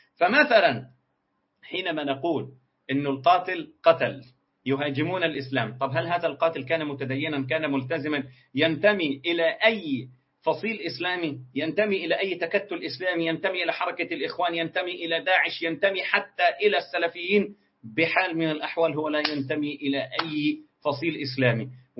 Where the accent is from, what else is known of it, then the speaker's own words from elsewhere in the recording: Ismailia Governorate, Egypt; نفس الصوره اللي تكررت يا ساده الكرام عندنا في مصر في محافظه اسمها الاسماعيليه